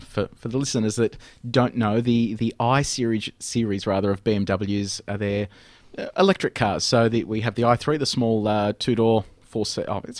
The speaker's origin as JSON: {"language": "English", "town": "Geelong", "region": "Victoria", "country": "Australia", "tie": "born or raised there", "said": "Well, I need to declare that I grew up in Geelong, so I am officially a Bogan."}